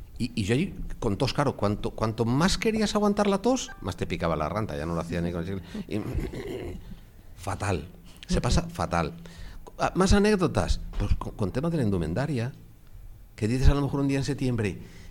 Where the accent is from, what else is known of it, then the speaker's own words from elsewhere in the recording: Salamanca, Castile and León, Spain; Me considero muy salmantino, ¿de acuerdo? Muy salmantino.